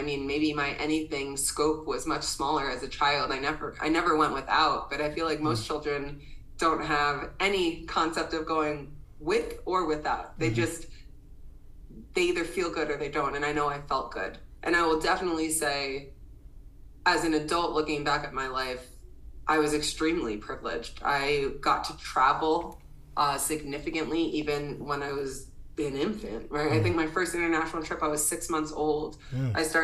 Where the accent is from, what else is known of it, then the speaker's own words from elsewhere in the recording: White Plains, New York, United States; And I had a lot of friends that did in Westchester. I grew up in White Plains, but I didn't.